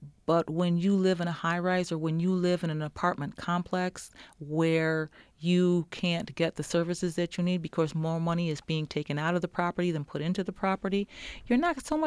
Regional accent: Batavia, New York, United States; Well, we're from Batavia, Leroy, Avon, Pavilion, that area. And my mother moved us to the city because there was more job opportunities here. I love the country.

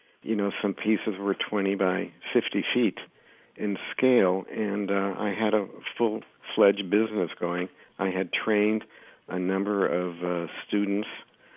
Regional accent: Chicago, Illinois, United States; And then growing up in the Chicago area, we had the Field Museum of Natural History, and I spent hours there looking over their collections as a kid.

